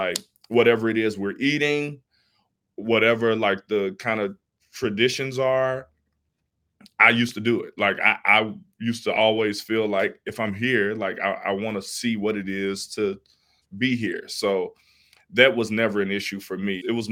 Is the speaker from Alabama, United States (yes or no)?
yes; Alabama, United States; I come from a big family. I'm from Alabama, so it was just being away.